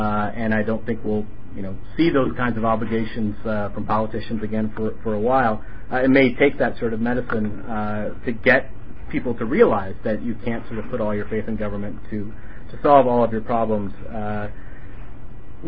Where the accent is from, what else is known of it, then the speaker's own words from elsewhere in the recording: Indiana, United States; as we say in my home state of Indiana